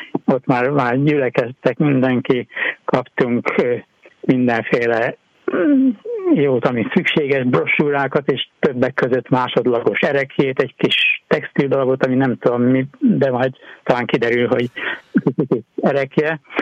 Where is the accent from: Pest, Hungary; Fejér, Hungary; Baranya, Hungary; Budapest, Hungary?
Fejér, Hungary; Székesfehérvár; Én mivel Székesfehérvárot nevelkedtem, úgyhogy ismerem a várost